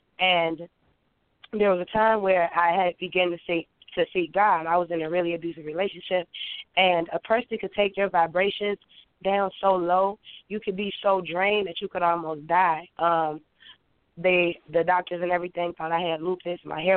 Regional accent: Chicago, Illinois, United States; As far as about me, well, I'm originally from Chicago

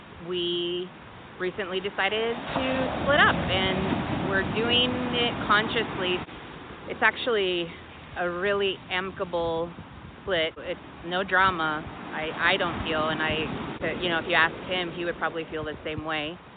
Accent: California, United States; also born or lived in San Luis Obispo County; I was born and raised in California on the Central Coast, in between, halfway exactly, between San Francisco and Los Angeles in San Luis Obispo County.

